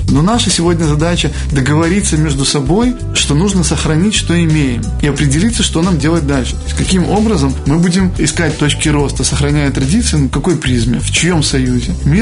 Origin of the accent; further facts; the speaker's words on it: Belarus; Мы, белорусы, умные люди, мудрые люди. Мы трудолюбивые люди.